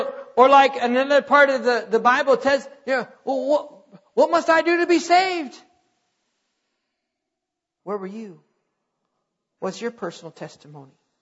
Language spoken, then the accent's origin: English; North Dakota, United States; moved away as an adult; Went to college, met my wife, graduated, came down here to Texas. I was born and raised in North Dakota.